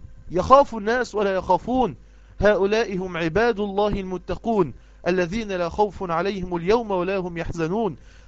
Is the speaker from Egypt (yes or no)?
yes; Egypt; يعني إيه بنسميها إحنا عندنا في مصر لباسة